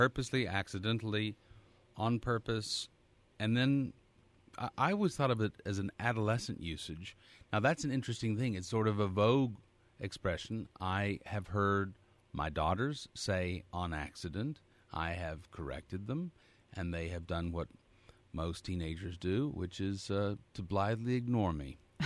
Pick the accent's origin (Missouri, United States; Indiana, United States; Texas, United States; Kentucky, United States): Texas, United States; I'm a Texan.